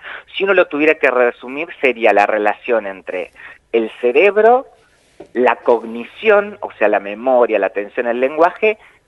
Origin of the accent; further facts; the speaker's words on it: Trelew, Chubut, Argentina; now in Puerto Madryn, Argentina; porque a la vez yo soy de Trelew, y nos instalamos en la ciudad de Puerto Madryn